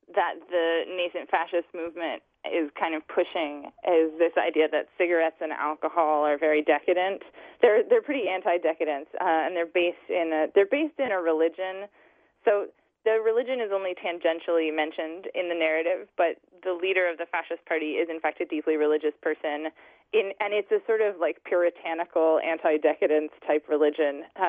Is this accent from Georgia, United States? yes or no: no; Yellow Springs, Ohio, United States; Yellow Springs was a wonderful place to grow up because our school systems are just so supportive.